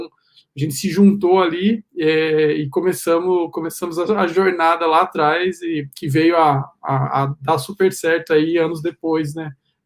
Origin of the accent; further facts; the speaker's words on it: Avaré, São Paulo, Brazil; nós somos de Avaré, né, no interior de São Paulo, uma cidade pequena.